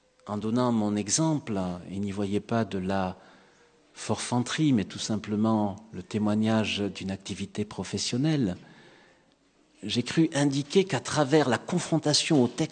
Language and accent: French; Agde, Occitanie, France; On dit ça chez moi à Agde et je crois qu'on le dit en France un peu partout.